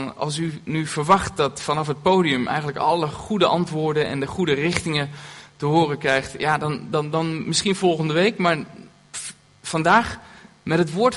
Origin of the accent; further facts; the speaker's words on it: Zwolle, Overijssel, Netherlands; ik kom uit Zwolle